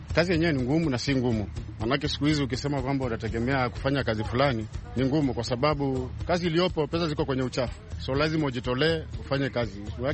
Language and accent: Swahili; Kikambala, Kilifi County, Kenya; natoka hapa Majengo hapa Kikambala, Kilifi County. Hapa karibu sasa mwaka mmoja sasa. Bado kama miezi mitatu nimalize mwaka mmoja.